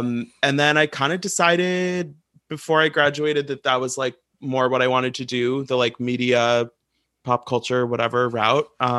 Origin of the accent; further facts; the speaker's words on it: St. Louis, Missouri, United States; It actually is funny because I remember growing up in St. Louis, Jim Edmonds was a huge deal.